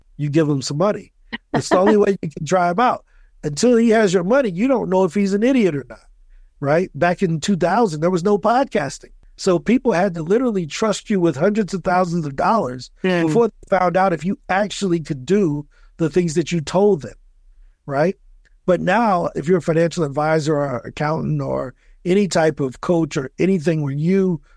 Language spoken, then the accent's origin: English; East St. Louis, Illinois, United States; now in Medellin, Colombia; But then I moved to Columbia, and then I realized that, you know what? I had a pretty good growing up in East St. Louis.